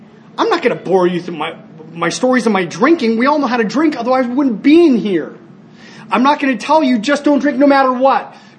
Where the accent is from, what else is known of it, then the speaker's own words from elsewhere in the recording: Long Beach, California, United States; born there; Ironically, it's the same hospital I was born at in Long Beach.